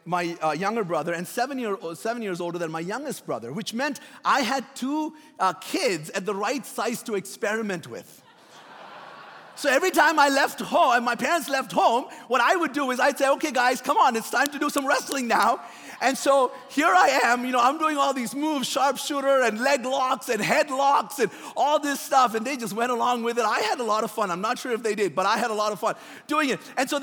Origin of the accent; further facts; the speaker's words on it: Bahrain; When we were like, I don't know, growing up in Bahrain